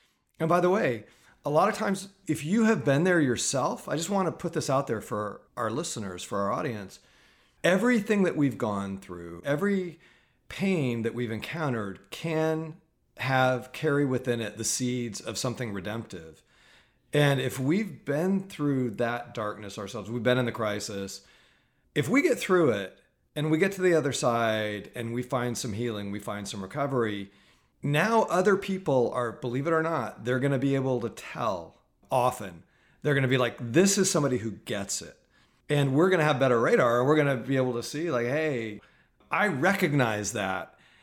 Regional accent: United States; yeah, I'm an American, born and bred.

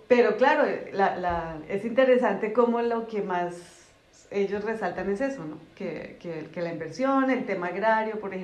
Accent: Bogotá, Colombia; colombiana, bogotana. En Colombia estudié comunicación social y periodismo.

